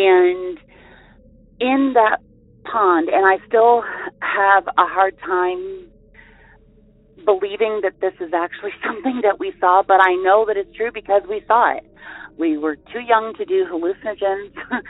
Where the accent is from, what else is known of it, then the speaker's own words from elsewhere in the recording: Arizona, United States; also born or lived in Avoca, New York; I'm from Arizona.